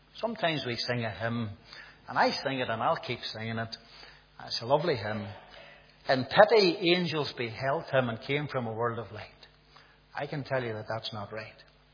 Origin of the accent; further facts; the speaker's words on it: Northern Ireland, United Kingdom; We have a wee saying, I'm from Coke, and during the Troubles, our motto was shoot first and ask questions later.